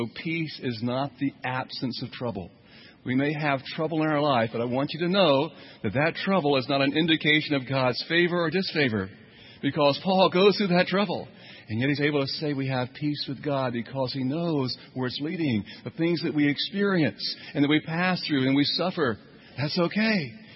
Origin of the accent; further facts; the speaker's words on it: Orlando, Florida, United States; I was born here in Orlando in the last millennium, the past millennium. And I grew up, my family of origin, they really weren't religious people.